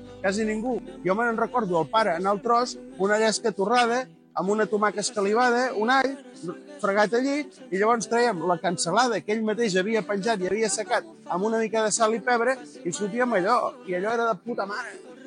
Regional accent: Reus, Catalonia, Spain; I fot-li que som de Reus.

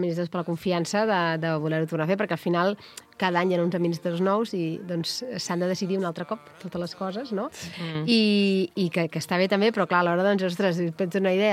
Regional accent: Vilafranca del Penedès, Catalonia, Spain; jo soc de Vilafranca tota la vida, estimo Vilafranca, estimo la Festa Major, veig l'església de Santa Maria des de casa, o sigui, l'he vist sempre i és com casa

